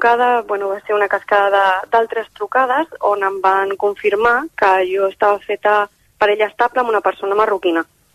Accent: Gavà, Catalonia, Spain; Sí, soc de Gavà.

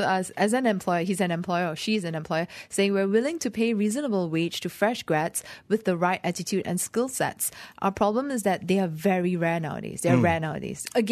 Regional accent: Penang, Malaysia; I'm from Penang

